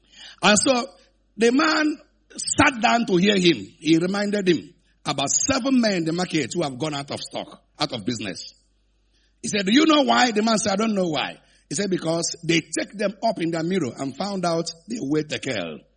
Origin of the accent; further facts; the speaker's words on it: Onitsha, Anambra, Nigeria; I come from Onitsha. Onitsha is one of the homes of the largest markets in Africa.